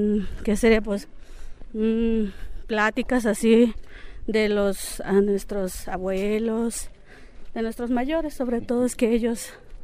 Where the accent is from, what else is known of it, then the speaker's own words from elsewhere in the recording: San Andrés Guamiata, Mexico; Soy de aquí, de San Andrés, Guamiata.